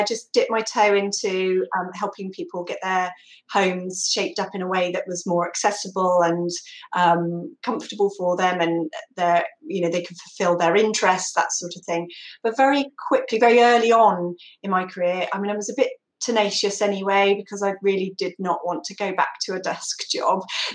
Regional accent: South West England, United Kingdom; I'm from Somerset

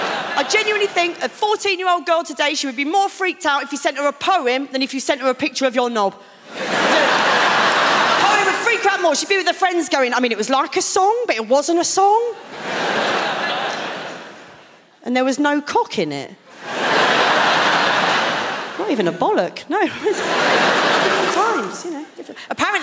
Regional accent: Maidstone, South East England, United Kingdom; I grew up in Maidstone. That's a Mills and Boone and an Argos catalogue.

